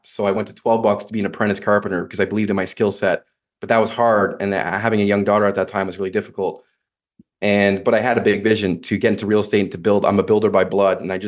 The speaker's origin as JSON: {"language": "English", "country": "Canada", "said": "I'm a Canadian that's too honest."}